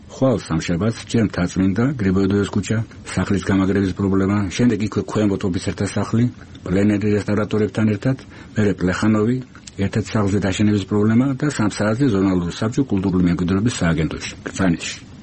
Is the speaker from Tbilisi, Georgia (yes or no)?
yes; Tbilisi, Georgia; also born or lived in Batumi; მე თბილისელი ვარ, თუმცა ბათუმში დაბადებული